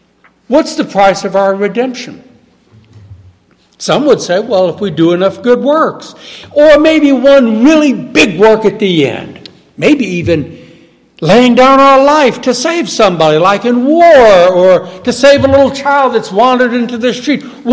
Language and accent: English; Southern United States, United States; You know, I'm from the South